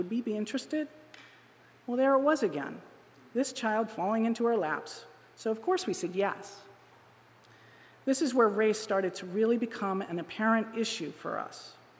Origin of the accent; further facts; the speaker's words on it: Pennsylvania, United States; also born or lived in Indiana / Scranton / Lancaster County; I was born in Indiana, grew up mostly in Pennsylvania, first around Scranton and then Lancaster County.